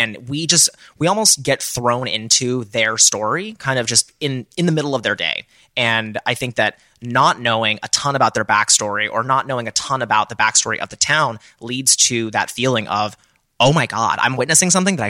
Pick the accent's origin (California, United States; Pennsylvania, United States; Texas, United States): Texas, United States; I think that, you know, I grew up in Texas, and, you know, I'm not as rural as I think